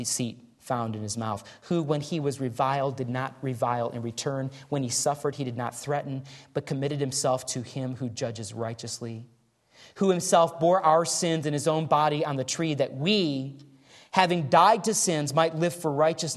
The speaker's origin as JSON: {"language": "English", "town": "Grand Rapids", "region": "Michigan", "country": "United States", "tie": "born or raised there", "said": "growing up in Michigan in the snow belt, the Grand Rapids area, when I was a boy for about 5 or 6 years, we lived there."}